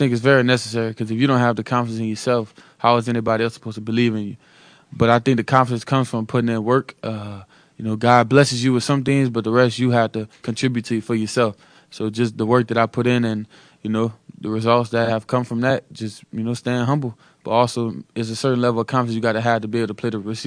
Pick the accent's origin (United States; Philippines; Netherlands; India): United States; Opelousas, Louisiana; Just growing up in Louisiana, man. Just being a kid from Opelousas that didn't quit on this dream.